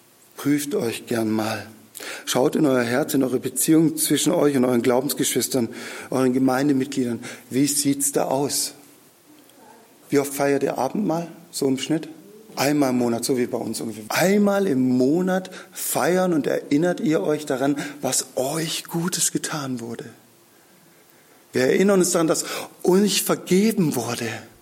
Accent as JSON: {"language": "German", "region": "Baden-Württemberg", "country": "Germany", "said": "Bei uns in Schwaben sagt man, der glaubt nicht recht."}